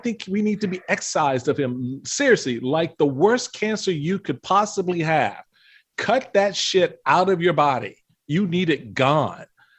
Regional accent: Washington, District of Columbia, United States; I joined the party when I was 17. I grew up in Washington, D.C.

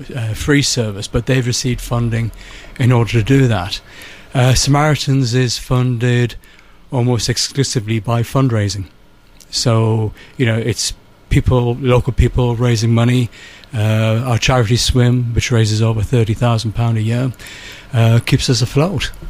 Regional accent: North East England, United Kingdom; I'm originally from Tyneside.

